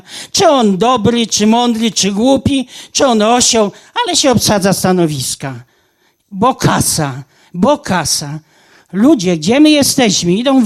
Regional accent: Lower Silesian Voivodeship, Poland; Bo ja jestem spod Szczegomia, dziewczyna. To moja parafia.

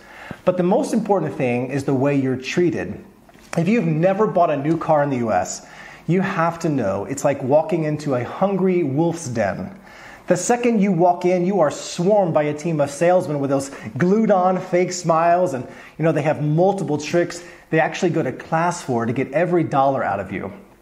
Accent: Houston, Texas, United States; Growing up in Houston, I used the family Mazda minivan. I took it to the DMV there.

